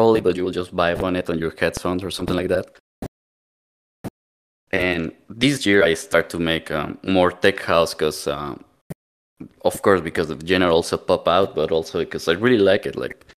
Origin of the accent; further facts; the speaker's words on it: Mexico; now in Stockholm, Sweden; I don't live in Mexico. I live in Stockholm, but I'm from Mexico.